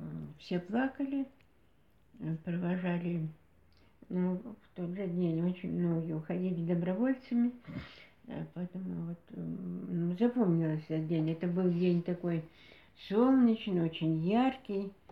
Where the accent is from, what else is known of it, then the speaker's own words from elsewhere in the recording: Sosnovka, Kemerovo Oblast, Russia; born there; Так, я родилась в деревне Сосновка, тогда был Беловский район, сейчас Гурьевский район, 10 июля 1932 года.